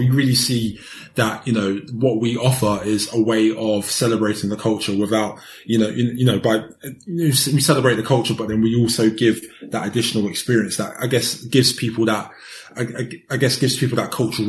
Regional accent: United Kingdom; So I wanted to have a whole season that really focused on our lives, on our lived experiences as Black British people.

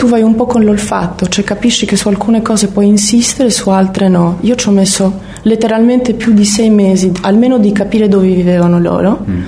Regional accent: Albania; Italian is a second language; moved away; Già col mio accento, perché io sono andata via dall'Albania tantissimo tempo fa, era un po' così una linea di confine, però gli apparteneva un po' quella lingua.

